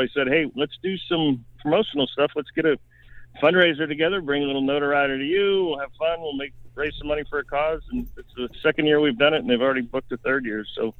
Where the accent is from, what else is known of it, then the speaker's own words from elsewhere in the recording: Pennsylvania, United States; No, I'm from Pennsylvania. That's why I'm here in Pittsburgh.